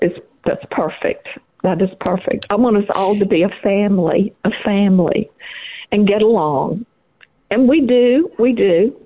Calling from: Birmingham, Alabama, United States; I am calling from Birmingham, Alabama, and I happen to be Mike's mother.

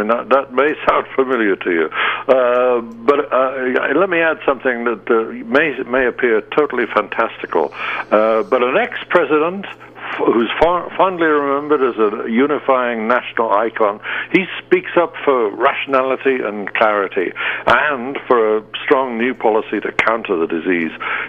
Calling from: New York City, New York, United States; I'm calling in from New York City, the epicenter of the coronavirus pandemic, in the United States at least.

